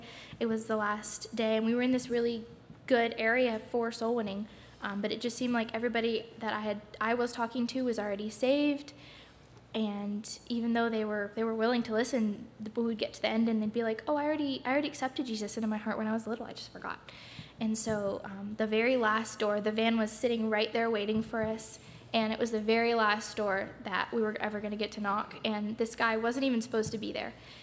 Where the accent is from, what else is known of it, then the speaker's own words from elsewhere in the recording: Florida, United States; I'm here from Florida, so Indiana is a long way away, and I've never been there before